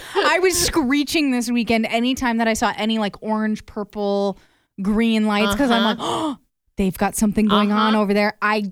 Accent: Anamosa, Iowa, United States; Because honestly, I grew up in Anamosa.

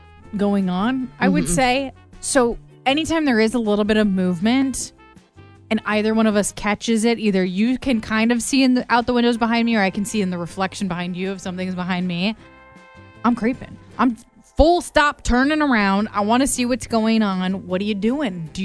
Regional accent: Anamosa, Iowa, United States; I guess I didn't even realize as we were road tripping that we would drive through my hometown, Anamosa.

